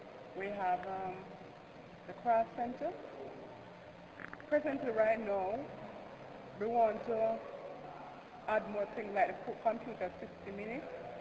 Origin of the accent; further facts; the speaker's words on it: Saint Catherine, Jamaica; I'm from Ola, St. Catherine, Jamaica.